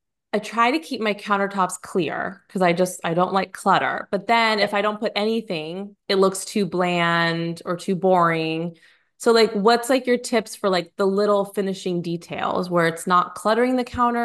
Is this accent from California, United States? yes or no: yes; California, United States; now in Nashville, United States; I'm from California, but I live in Nashville now, and the walls are so much bigger here.